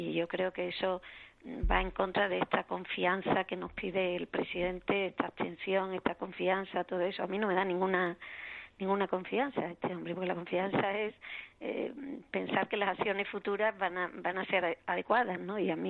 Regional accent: Spain

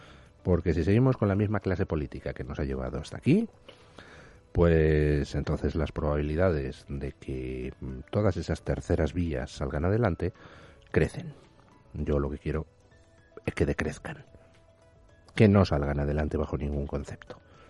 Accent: Spain; como estoy enamorado de España, como me encanta ser español y me gustan todos los trocitos de mi tierra

